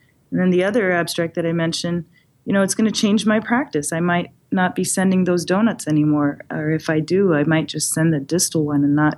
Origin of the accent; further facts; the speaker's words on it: Seattle, Washington, United States; next year's meeting, which is actually going to be in my hometown of Seattle in the middle of June